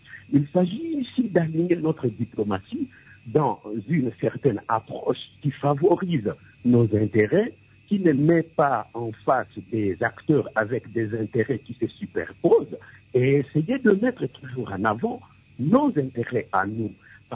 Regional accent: DR Congo; la République démocratique du Congo aujourd'hui, et je confirme que je suis congolais

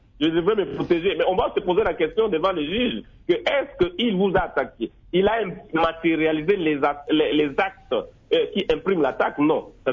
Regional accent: Mbandaka, Équateur, DR Congo; même chez nous à l'Équateur, en Bandaka

